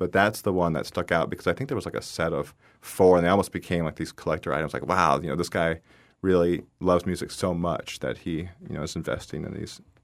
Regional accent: Alabama, United States; So, you know, when I was also growing up in Alabama, we went to church quite a lot, to Lutheran church.

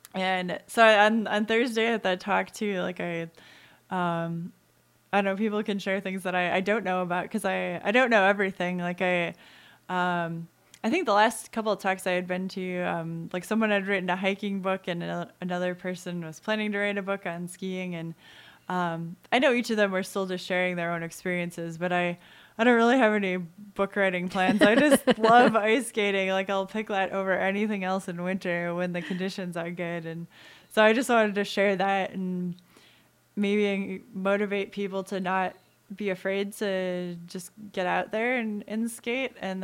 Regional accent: Anchorage, Alaska, United States; because I came from Anchorage, like I still I know that outdoor community

